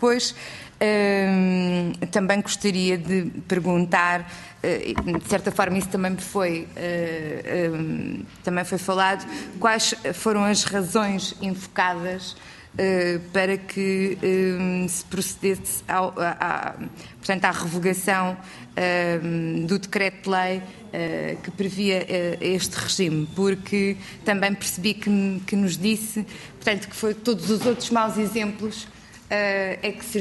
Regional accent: Odivelas, Lisbon, Portugal; eu sou do Conselho de Odivelas, portanto conheço bem esta problemática

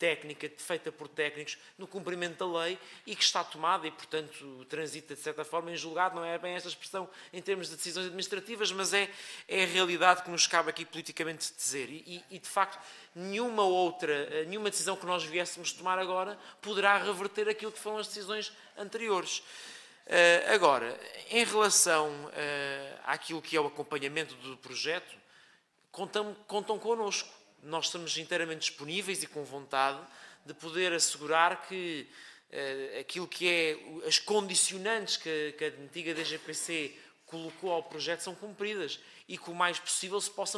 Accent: Lisbon, Portugal; E que é um legado do qual nós nos devemos orgulhar como lisboetas

